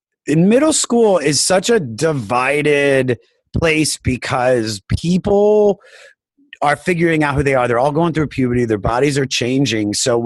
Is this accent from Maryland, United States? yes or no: yes; Germantown, Maryland, United States; also born or lived in Baltimore; now in Los Angeles, United States; I'm from about 20 minutes north of Washington, D.C. in a town called Germantown. And then I said Baltimore for years because I lived in Baltimore for about 8 years before I moved to LA.